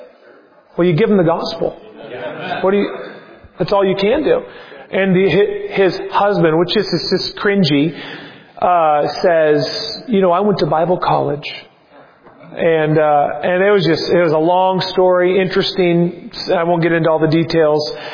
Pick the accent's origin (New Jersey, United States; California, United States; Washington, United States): Washington, United States; Seattle; born there; People say, well, you're in Washington. It just must be granted out there. I was born in Seattle.